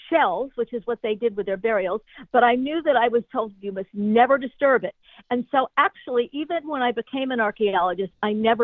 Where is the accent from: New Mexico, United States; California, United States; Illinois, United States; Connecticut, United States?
Connecticut, United States; I grew up in Connecticut, and my first exposure to archaeology was on the Connecticut shore